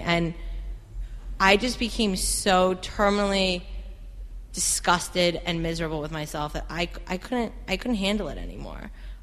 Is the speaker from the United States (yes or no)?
yes; New York City, New York, United States; But to backtrack for a second, I grew up in New York City.